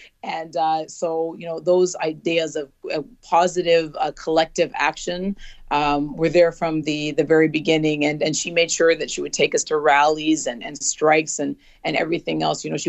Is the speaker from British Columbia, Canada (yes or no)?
no; Toronto, Ontario, Canada; I'm a first generation Canadian. I was surrounded growing up in Toronto with all these other extraordinary first generation Canadians from all these diverse backgrounds.